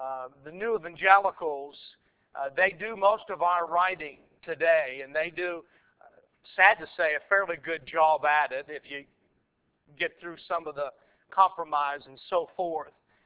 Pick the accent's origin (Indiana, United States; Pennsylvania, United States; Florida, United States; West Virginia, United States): West Virginia, United States; Keyser; I was born and reared in Keyser, West Virginia.